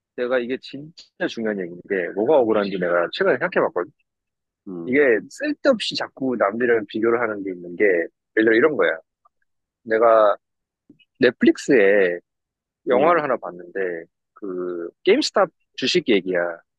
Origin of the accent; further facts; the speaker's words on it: South Korea; 내가 뭐 한국 학교를 다니고 한국 사회에서 자랐으니까